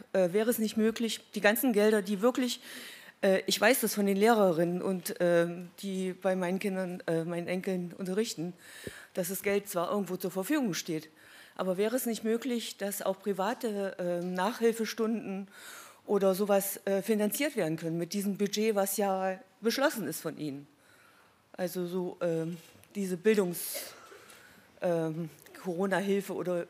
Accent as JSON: {"language": "German", "region": "Thuringia", "country": "Germany", "said": "ich komme aus dem Eichsfeld"}